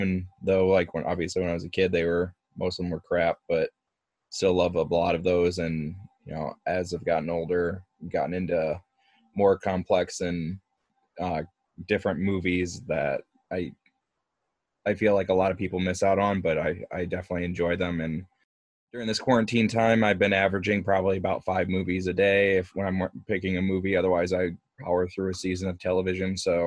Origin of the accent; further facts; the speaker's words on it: Midwest, United States; I'm from the Midwest.